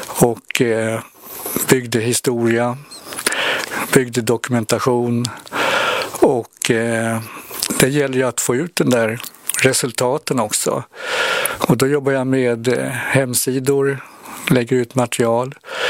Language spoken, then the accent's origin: Swedish; Stockholm, Stockholm County, Sweden; Ja, jag är född och uppvuxen i Stockholm. Så mina första 42, de tillbringar jag i Stockholm då.